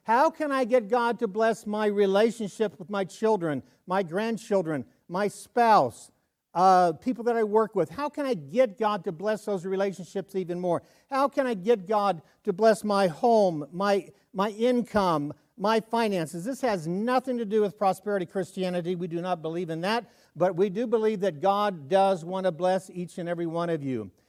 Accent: Kansas, United States; But I'm born and raised in Kansas.

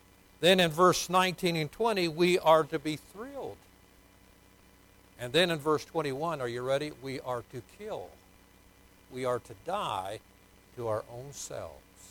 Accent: Newark, Ohio, United States; I preach at church in Newark because that's my hometown.

